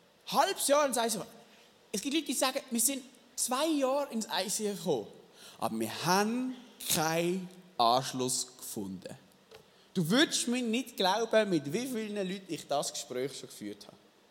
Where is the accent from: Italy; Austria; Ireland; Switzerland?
Switzerland; Wir sind das. Wir sind Schweizer.